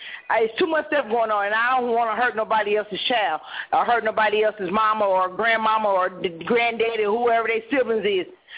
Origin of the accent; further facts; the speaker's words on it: Compton, California, United States; Yeah, it ain't my city. I'm from L.A. I'm from Compton. I'm trying to learn.